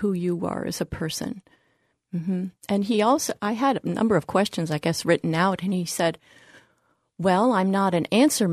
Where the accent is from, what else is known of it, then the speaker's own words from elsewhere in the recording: Pittsburgh, Pennsylvania, United States; Well, I grew up in Pittsburgh, and we kind of felt that he was ours because that's where WQED is